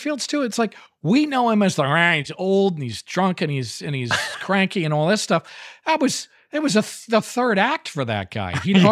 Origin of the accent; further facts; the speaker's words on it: New Haven, Connecticut, United States; Well, I grew up in New Haven, Connecticut.